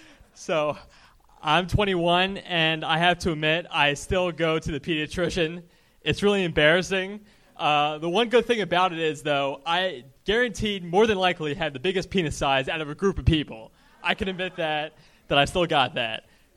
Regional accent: Maryland, United States; Maryland. I drove out here 2 weeks ago.

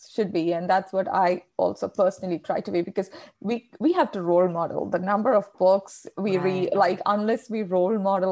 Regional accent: Kerala, India; first language Malayalam; So my mother tongue is Malayalam, you know, the songs that she likes.

